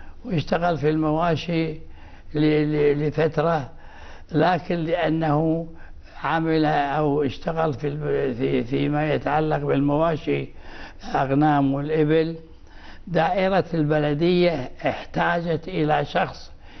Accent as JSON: {"language": "Arabic", "country": "Kuwait", "tie": "born there", "said": "بس أنا ولدت في الكويت وأخواني ولدنا في الكويت."}